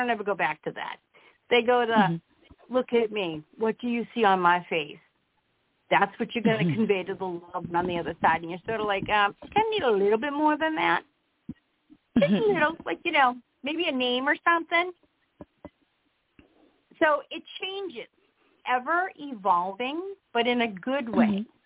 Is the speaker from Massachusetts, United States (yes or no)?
yes; Boston, Massachusetts, United States; She's Canadian. I'm a Bostonian.